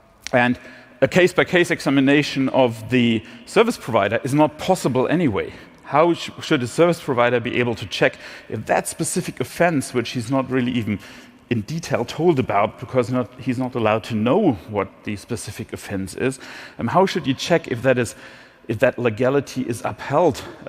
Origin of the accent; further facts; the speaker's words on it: Germany; obviously I know that best because I'm from Germany